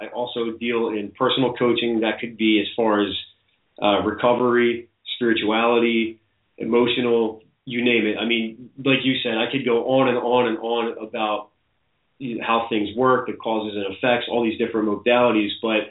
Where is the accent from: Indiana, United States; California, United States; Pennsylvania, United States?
Pennsylvania, United States; Conshohocken; I am from Conshohocken, Pennsylvania, so I'm based out of Conshohocken currently.